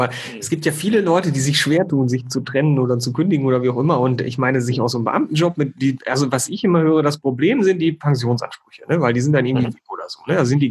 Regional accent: North Rhine-Westphalia, Germany; Ich komme ja aus Ostwestfalen, bin humorvoller Ostwestfale

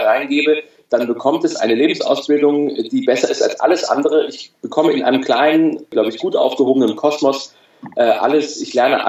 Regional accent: Cologne, North Rhine-Westphalia, Germany; born there; Ich bin in Köln geboren, habe zwei jüngere Brüder

